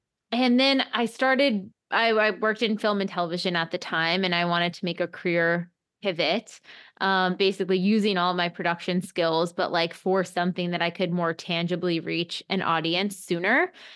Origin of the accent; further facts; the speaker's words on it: East Coast, United States; moved away as an adult; now in Los Angeles, United States; So I think I moved to Los Angeles from New York. I'm an East Coaster originally.